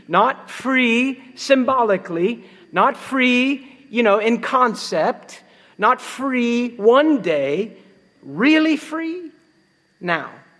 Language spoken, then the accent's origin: English; London, Ohio, United States; born there; I was born in London. I like to say that, but it's actually not London, England. It's London, Ohio. Now, London, Ohio is a cornfield with a few farmer houses and this tiny little hospital